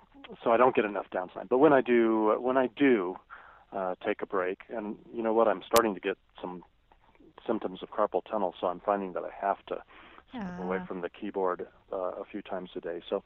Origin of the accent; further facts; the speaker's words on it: Colorado Springs, Colorado, United States; I saw my hometown, Colorado Springs, Colorado, is hooked on growth.